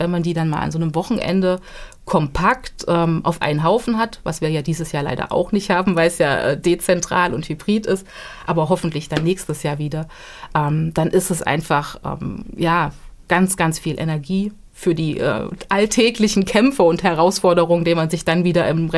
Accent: Thuringia, Germany; Aber ich glaube tatsächlich, als Thüringerin, es war schon immer da und es ist jetzt einfach nur sichtbarer.

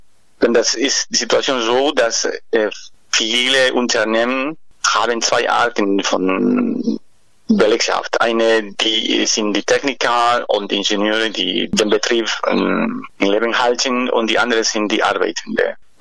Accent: Bolivia; German is a second language; Also ich komme aus Bolivien, von einem anderen Gebiet

